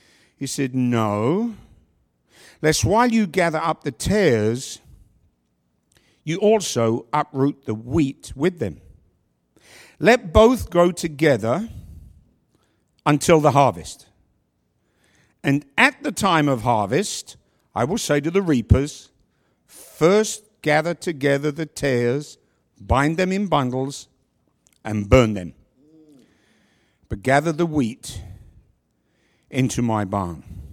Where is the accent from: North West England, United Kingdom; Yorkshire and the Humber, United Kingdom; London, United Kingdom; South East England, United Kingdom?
London, United Kingdom; born there; Now, I was born in London, England.